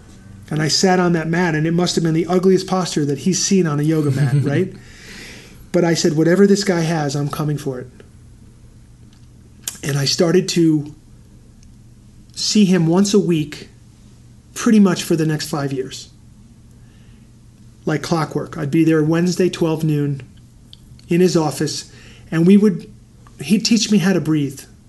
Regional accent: New York City, New York, United States; You know, I grew up in New York City and a little bit cynical

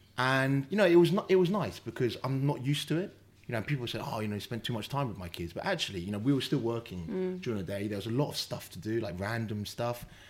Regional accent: London, United Kingdom; I grew up in London.

